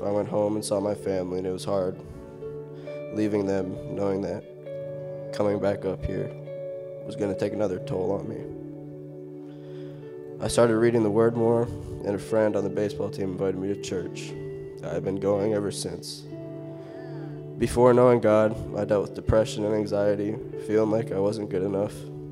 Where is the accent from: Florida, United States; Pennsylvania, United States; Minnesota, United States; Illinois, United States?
Florida, United States; I play baseball at Bridgewater College, and I'm from Florida. The move for me was tough this year.